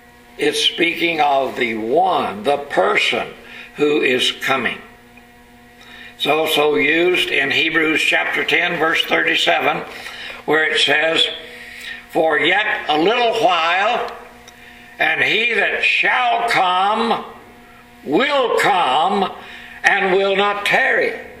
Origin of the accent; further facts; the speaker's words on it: Texas, United States; accent: Texas; Don't you like my Texas accent on my Greek?